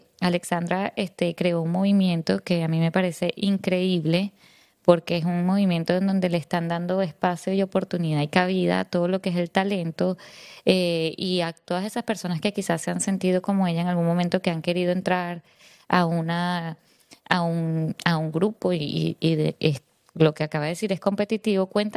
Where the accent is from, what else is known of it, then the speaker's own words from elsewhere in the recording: Venezuela; no sé por qué los venezolanos no apostamos a lo nuestro